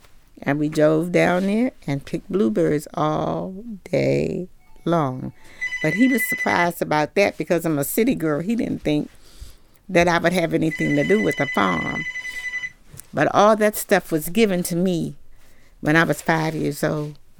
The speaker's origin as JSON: {"language": "English", "town": "Washington", "region": "District of Columbia", "country": "United States", "said": "I'm from Washington, D.C."}